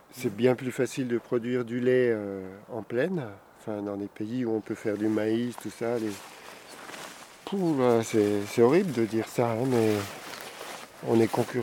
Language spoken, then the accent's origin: French; Bourgogne-Franche-Comté, France; moved away; Je suis venu du Jura il y a 15 ans